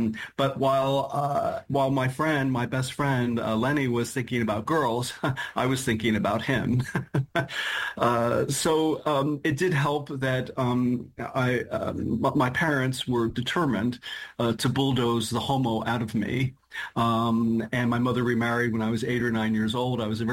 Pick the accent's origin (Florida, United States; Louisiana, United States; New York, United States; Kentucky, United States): New York, United States; That's right. And if any of your guests have never heard of Long Island, you know, it's a horror story.